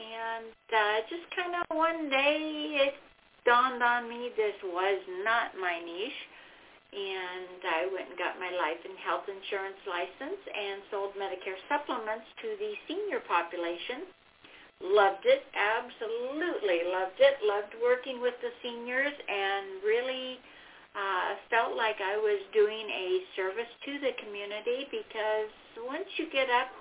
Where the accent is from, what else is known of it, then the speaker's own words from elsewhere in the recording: Pacific Northwest, United States; moved away as an adult; I grew up in the Pacific Northwest and started my working years as a 911 dispatcher